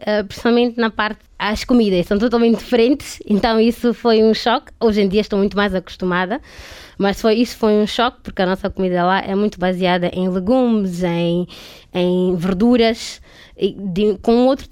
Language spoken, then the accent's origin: Portuguese; Mozambique; moved away; foi a primeira vez que eu saí de Moçambique para viver sozinha numa cidade, num país onde eu não conhecia ninguém